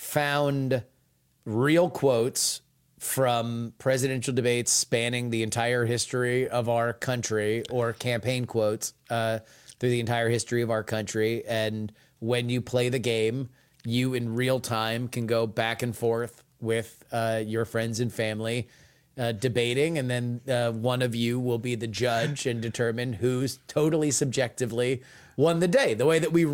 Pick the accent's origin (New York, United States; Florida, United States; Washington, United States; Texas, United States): Florida, United States; that I didn't grow up with because I grew up in South Florida.